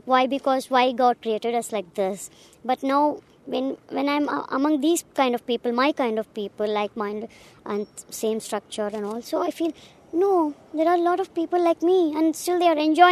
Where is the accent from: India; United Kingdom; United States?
India; I'm from India.